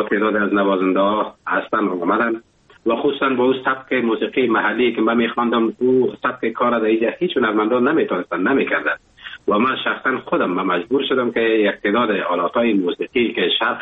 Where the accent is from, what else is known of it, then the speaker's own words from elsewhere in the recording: Afghanistan; now in Germany; وقتی که من اروپا آمدم، آلمان آمدم،